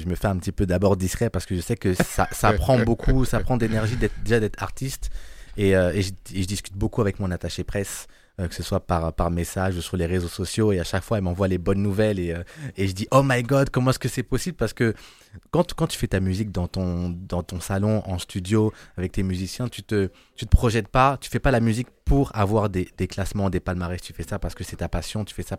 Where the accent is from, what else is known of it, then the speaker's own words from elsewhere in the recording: Cameroon; La fierté, tu sais, moi je suis Camerounais, les Lions.